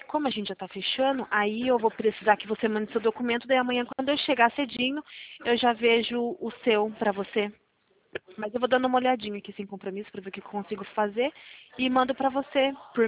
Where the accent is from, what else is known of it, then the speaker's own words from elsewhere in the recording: Mairinque, São Paulo, Brazil; Eu também sou de Mairim.